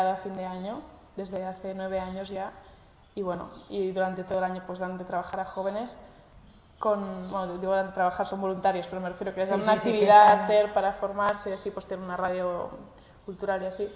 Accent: Catalonia, Spain; first language Catalan; now in Senegal; Bueno, yo soy catalana y a mí cuando viene alguien extranjero y me hablan catalán en Cataluña

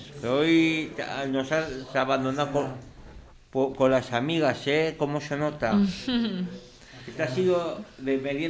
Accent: Catalonia, Spain; Yo soy catalán.

